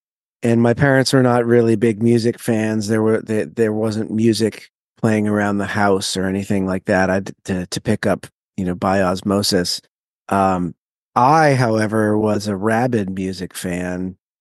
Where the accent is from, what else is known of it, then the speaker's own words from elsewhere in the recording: Reading, United States; I'm from two towns away in a town called Reading. So I have been a few other places between here and there, but I've kind of settled down here fairly close to where I grew up.